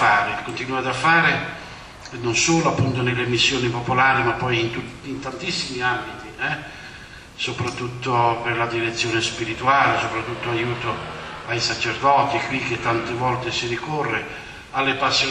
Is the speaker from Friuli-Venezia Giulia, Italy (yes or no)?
no; Carinaro, Campania, Italy; il mio paesino che si trova qui a una quindicina di chilometri da Napoli, Carinaro